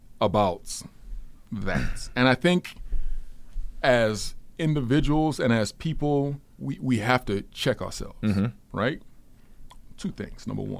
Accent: United Kingdom; born there; There's the United Kingdom, where I was born and that I live.

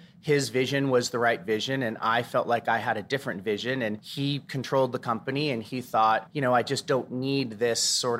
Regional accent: Denver, Colorado, United States; And we're from Denver, and the company's based in Denver.

